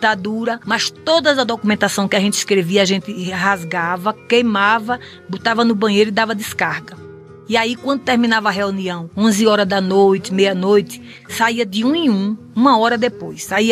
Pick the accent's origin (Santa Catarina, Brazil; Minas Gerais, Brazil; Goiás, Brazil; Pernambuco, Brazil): Pernambuco, Brazil; sou brasileira, nordestina do estado de Pernambuco.